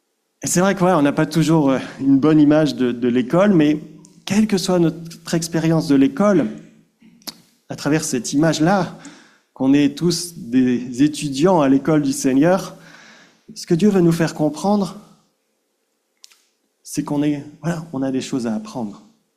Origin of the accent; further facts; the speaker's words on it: France; Surtout en tant que Français